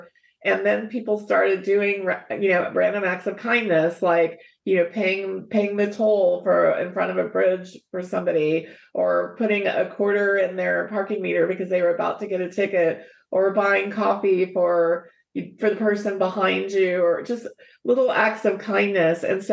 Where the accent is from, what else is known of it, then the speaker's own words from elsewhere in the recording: West Virginia, United States; now in California, United States; I'm originally from West Virginia. A lot of people think my accent is Texas or something, but I'm a West Virginian who moved to California.